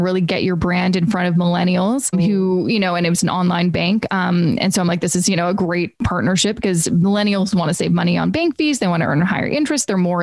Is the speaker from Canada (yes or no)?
yes; Vancouver, British Columbia, Canada; I'm originally from Vancouver. I was there for 3 years.